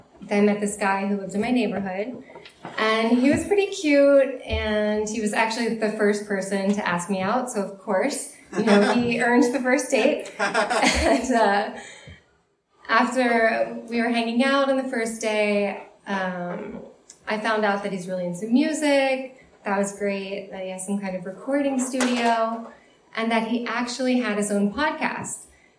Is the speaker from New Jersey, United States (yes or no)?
no; Cincinnati, Ohio, United States; now in San Francisco, United States; And I came to San Francisco from Cincinnati, and I was recently single in what was my first love and like first long-term relationship, and I'm in my early 20s.